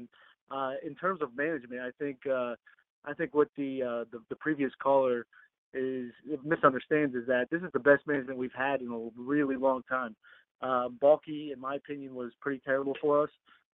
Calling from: Easton, United States; from Easton.

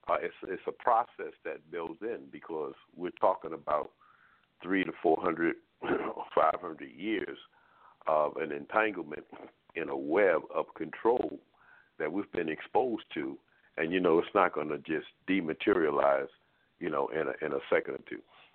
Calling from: Baltimore, Maryland, United States; I'm calling from Baltimore, Maryland.

